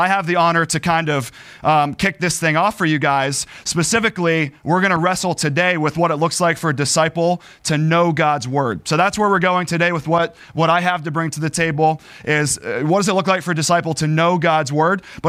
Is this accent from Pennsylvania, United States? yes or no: yes; Pennsylvania, United States; So, originally, I'm from Western Pennsylvania. After college, my wife Kim and I moved down to the Pittsburgh area.